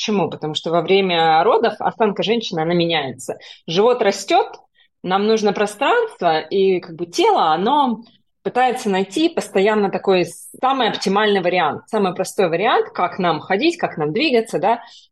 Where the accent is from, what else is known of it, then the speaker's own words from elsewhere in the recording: Novosibirsk, Novosibirsk Oblast, Russia; also born or lived in China / Thailand; now in Australia; Я переехала в Австралию примерно 6 лет назад. Родом я из Новосибирска, но так получилось, что я жила и в Китае, и в Таиланде.